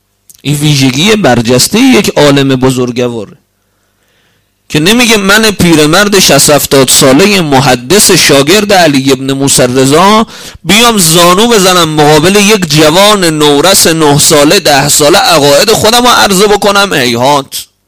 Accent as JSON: {"language": "Persian", "town": "Tehran", "region": "Tehran Province", "country": "Iran", "said": "یعنی من که اهل تهرانم"}